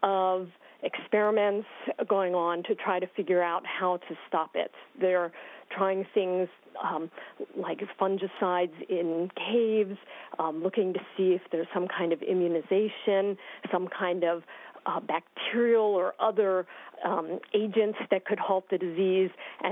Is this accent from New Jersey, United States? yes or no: no; Pennsylvania, United States; now in Maryland, United States; I live in Maryland. I grew up in Pennsylvania.